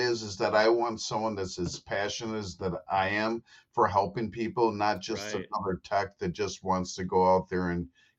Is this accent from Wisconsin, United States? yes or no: yes; Dousman, Wisconsin, United States; And so I've really lived in this area all my life.